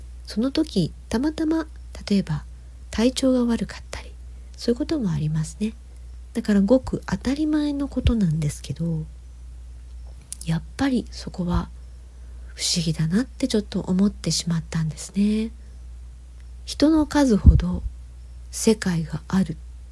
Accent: Kansai, Japan; accent: Kansai dialect; 私は普段は関西弁なので面白いなって

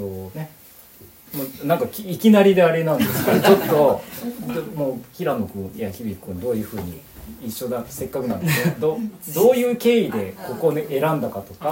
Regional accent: Nakatsu, Oita, Japan; 中津市内のこう、まあ、出身っていうか中津の子なんですけど、ルーツはね、今日おじいちゃんのおばあちゃん来ていただいてるんですけど、檜山寺の方にあるらしくて、ルーツが、

